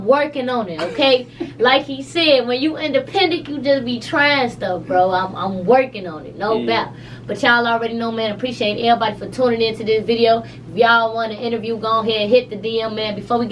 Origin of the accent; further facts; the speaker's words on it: Chicago, Illinois, United States; you know, I'm from Chicago, so you already know I had to pick a Chicago type beat.